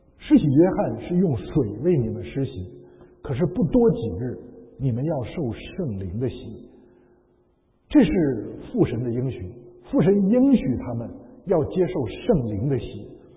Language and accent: Chinese; Tianjin, China; 比如说北京附近，那我是在天津，那旁边有河北，有山东，这都是离北京很近的地方